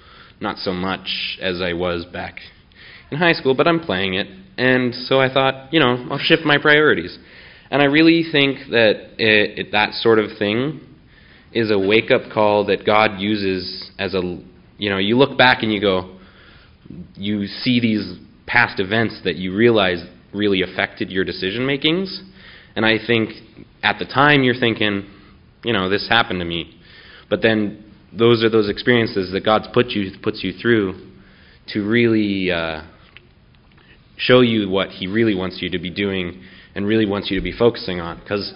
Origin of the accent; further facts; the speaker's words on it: Canada; I'm from Canada, and that's important because it's about hockey.